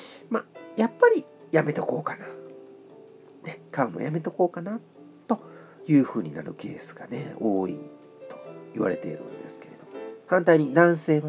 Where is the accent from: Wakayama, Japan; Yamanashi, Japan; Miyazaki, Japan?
Wakayama, Japan; 私もねずっと和歌山に生まれてね、冬の高野山には全く行ったことがなかったんで